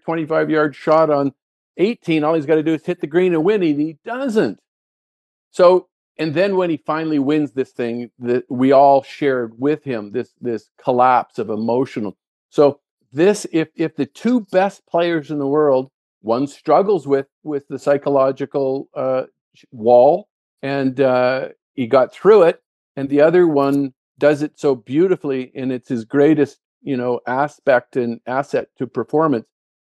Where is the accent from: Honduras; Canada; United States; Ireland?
Canada; Vancouver, British Columbia; the golf course that I grew up in Vancouver.